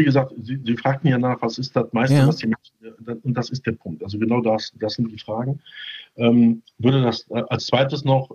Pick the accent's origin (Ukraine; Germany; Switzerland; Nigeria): Germany; Düsseldorf, North Rhine-Westphalia; Ich bin ja als Düsseldorfer leidgeprägt im Fußball.